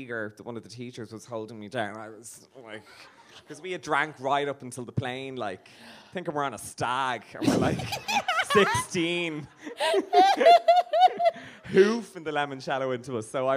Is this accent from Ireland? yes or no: yes; Nutgrove, County Dublin, Ireland; I'm from Nutgrove.